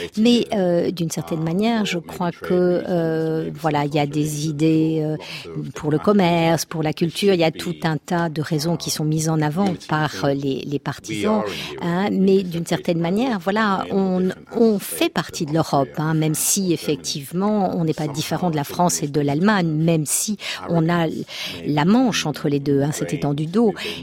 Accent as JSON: {"language": "French", "country": "Trinidad & Tobago", "second_language": "French", "moved": "yes", "lives_now": "London, United Kingdom", "said": "c'est étrange pour moi parce que je viens de Trinidad. Je suis arrivée à Londres donc en 1989."}